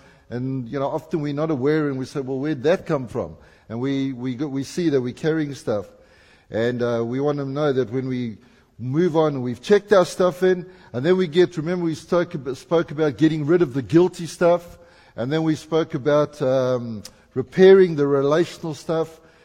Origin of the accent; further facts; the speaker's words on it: Durban, KwaZulu-Natal, South Africa; I was from Durban.